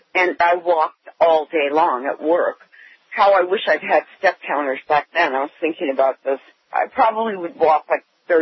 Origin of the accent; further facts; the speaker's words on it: Hollywood, California, United States; also born or lived in Germany / New York; And my parents are from Poland. They survived the Holocaust. I was born in Germany and lived in New York and grew up in Hollywood.